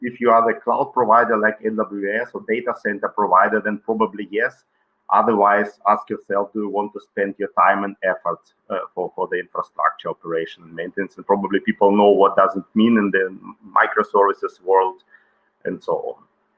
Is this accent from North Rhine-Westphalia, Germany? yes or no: yes; Bonn, North Rhine-Westphalia, Germany; English is a second language; I'm from Bonn